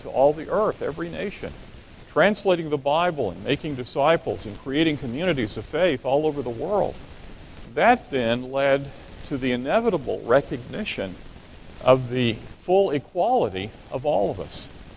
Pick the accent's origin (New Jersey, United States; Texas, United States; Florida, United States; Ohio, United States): Texas, United States; I come from Texas, and you know how we feel about the rest of you